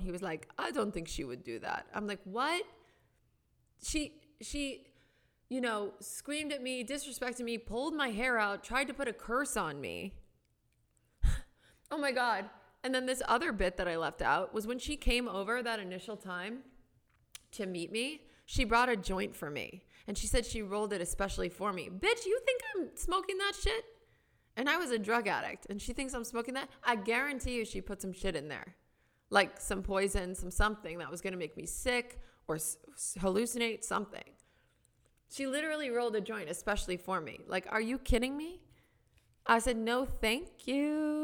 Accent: Downers Grove, Illinois, United States; So I grew up in Downers Grove, Illinois, which is a suburb like 20 miles west of Chicago.

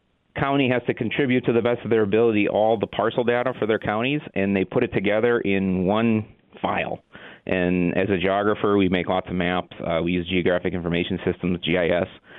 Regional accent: Marshfield, Wisconsin, United States; And I grew up in Marshfield area and had that perception.

